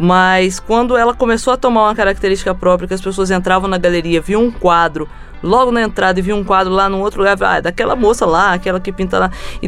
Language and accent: Portuguese; São Lourenço, Minas Gerais, Brazil; dentro do Parque das Águas de São Lourenço, que é minha terra, né?